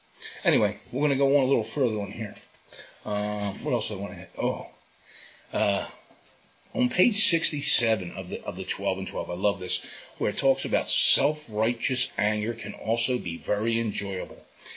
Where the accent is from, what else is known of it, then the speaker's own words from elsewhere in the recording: Philadelphia, Pennsylvania, United States; born there; As a kid, I was born in Philadelphia